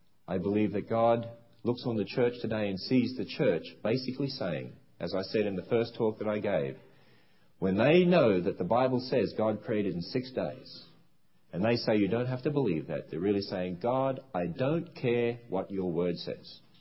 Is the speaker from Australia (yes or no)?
yes; Australia; now in United States; Let me just give you a few observations as an Australian coming over to America, and then I'll sort of wind all this up here.